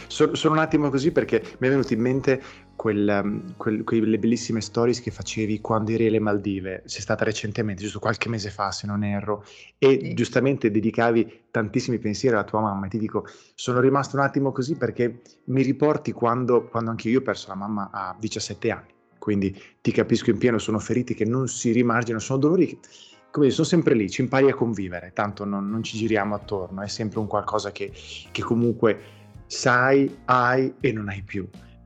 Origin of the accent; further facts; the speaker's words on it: Emilia-Romagna, Italy; Io sono romagnolo, quindi sì.